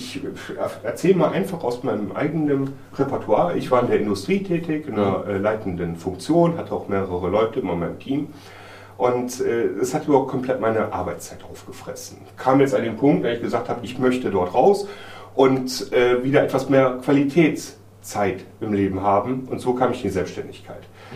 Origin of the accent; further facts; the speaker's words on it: Mönchengladbach, North Rhine-Westphalia, Germany; Wurde dann eingeladen zu einem Netzwerktreffen in Mönchengladbach, meiner Heimatstadt